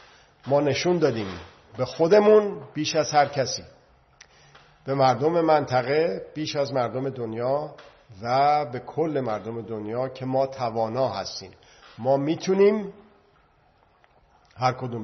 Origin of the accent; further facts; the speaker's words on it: Iran; من ایرانی باید ایران باشه که بگم من ایرانی هستم؟ باید ایران باشه.